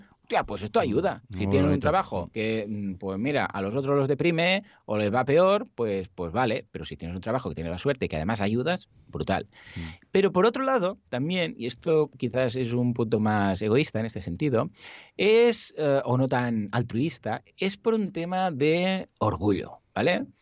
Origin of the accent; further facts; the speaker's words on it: Mataró, Catalonia, Spain; Yo soy de Mataró y aquí nos llaman los testarudos o los capgrossos, que es aquí en catalán